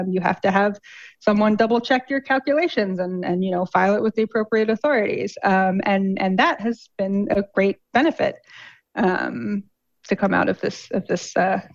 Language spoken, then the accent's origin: English; Washington, United States; So I'm from Washington State, which has the dubious distinction of being home to one of the most famous engineering disasters of all time